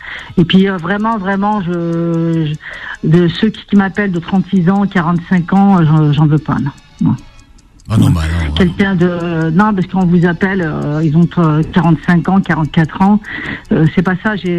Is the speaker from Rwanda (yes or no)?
no; France; born there; Alors moi, je suis divorcée, 57 ans. Je suis algérienne, je suis née en France. Je fais 1m62, châtain, grands yeux.